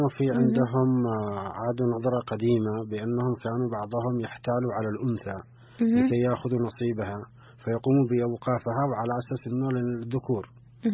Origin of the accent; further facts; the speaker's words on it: Yemen; كما اعتدنا بأن إحنا كناس يمنيين